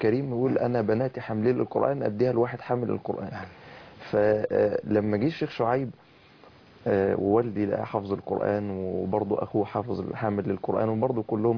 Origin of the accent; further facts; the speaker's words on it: Egypt; اجرى اتصالات بكتير من المشايخ حتى المشهورين عندنا في مصر